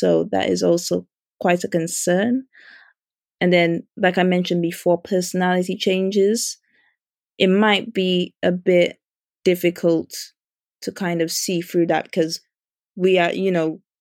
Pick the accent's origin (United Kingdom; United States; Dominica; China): Dominica; But yeah, I grew up in Dominica.